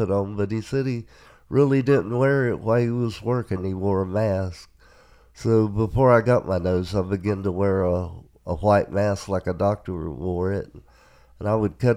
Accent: Virginia, United States; moved away; I grew up in Virginia, and there wasn't a lot of jobs down there. I worked in the log woods cutting trees. I worked for farmers in tobacco. And then when I moved to... Ohio, I started a business of my own

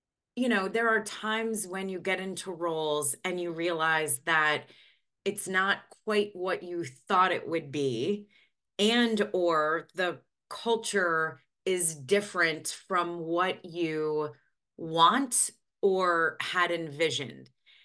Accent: Midwest, United States; I grew up in the Midwest, you know, hardworking family

